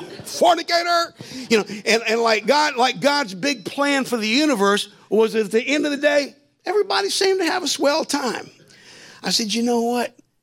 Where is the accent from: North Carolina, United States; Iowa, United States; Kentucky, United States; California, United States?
North Carolina, United States; Charlotte; I remember when I was a little boy, I grew up in Charlotte, North Carolina.